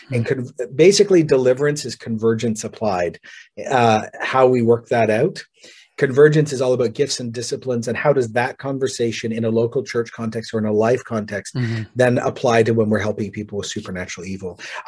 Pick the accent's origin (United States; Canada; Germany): Canada; As a Canadian, I feel sick even mentioning it.